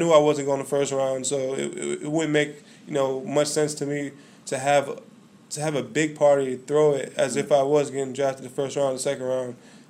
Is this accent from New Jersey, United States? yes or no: yes; New Jersey, United States; I'm from Jersey, so I was always around the cold.